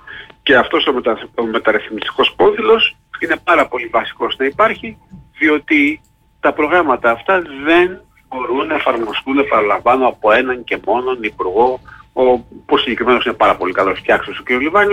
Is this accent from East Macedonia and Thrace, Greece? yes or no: no; Samos, North Aegean, Greece; Λέω παράδειγμα στο νησί μου της Σάμμο